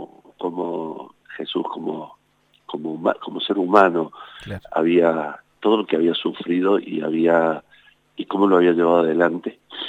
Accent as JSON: {"language": "Spanish", "region": "Córdoba", "country": "Argentina", "said": "como buen cordobés, por ahí tengo un sentido del humor que bastante ácido"}